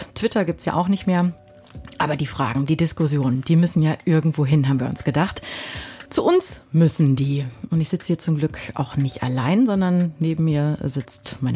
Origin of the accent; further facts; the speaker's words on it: North Rhine-Westphalia, Germany; Ich tief aus dem Westen, also mehr Westen geht ja eigentlich gar nicht, ich komme aus dem Ruhrpott.